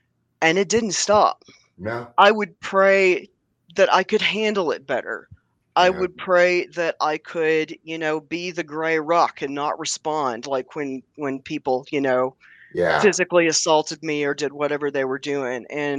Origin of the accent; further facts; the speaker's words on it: Southeast, United States; And I grew up in the Southeast.